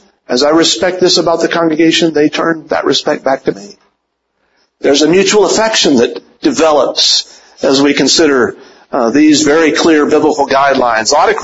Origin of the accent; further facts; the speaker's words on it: West Virginia, United States; I'm from West Virginia. In my hometown in West Virginia, while I was going off to school